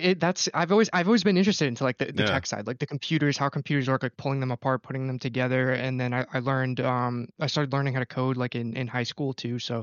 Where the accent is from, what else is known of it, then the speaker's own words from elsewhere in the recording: Providence, Rhode Island, United States; I'm from Providence, Rhode Island. I'm in Germany for the holidays